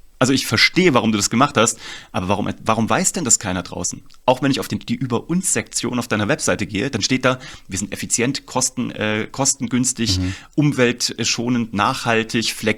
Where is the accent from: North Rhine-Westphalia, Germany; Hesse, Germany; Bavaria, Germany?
Hesse, Germany; Kassel; ich komme aus Kassel eigentlich.